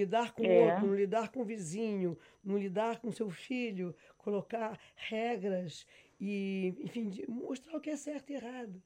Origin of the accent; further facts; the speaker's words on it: Belém, Pará, Brazil; now in Portugal; eu sou de Belém do Pará. Então, Belém é a cidade mais portuguesa do Brasil, com certeza. No nosso sotaque, na nossa cultura, na nossa gastronomia, tem a presença portuguesa em tudo.